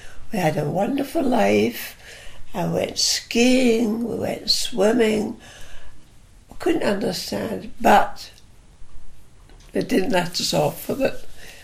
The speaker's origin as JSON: {"language": "English", "town": "Leipzig", "region": "Saxony", "country": "Germany", "tie": "born or raised there", "said": "I was born in Leipzig in 1933"}